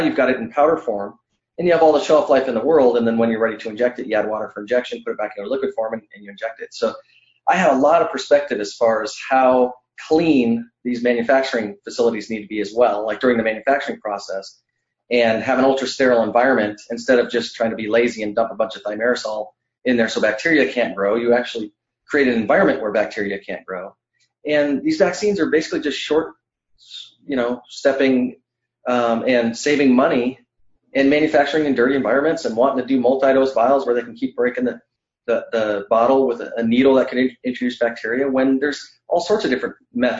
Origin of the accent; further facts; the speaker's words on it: Wyoming, United States; also born or lived in Montana / Oregon; I grew up in Wyoming and Montana, and then went to Oregon State University